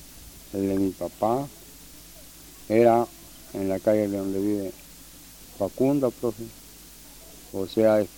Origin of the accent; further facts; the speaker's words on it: Villa de Ayala, Morelos, Mexico; born there; En la villa de Ayala.